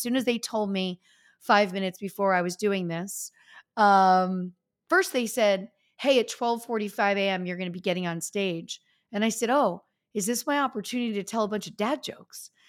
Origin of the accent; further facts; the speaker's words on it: Northeast, United States; because I grew up in the Northeast and I have people that knew me back … at Al's Diamond Cabaret